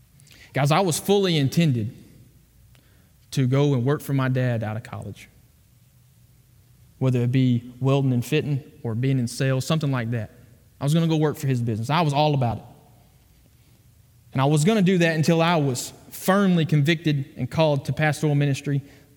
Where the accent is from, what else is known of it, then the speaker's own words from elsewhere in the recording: Bryant, Arkansas, United States; He was on furlough in my hometown of Bryant